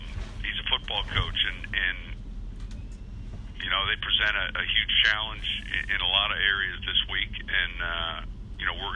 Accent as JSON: {"language": "English", "region": "Illinois", "country": "United States", "said": "Well, listen, we're both from, the other thing is we're both from Illinois"}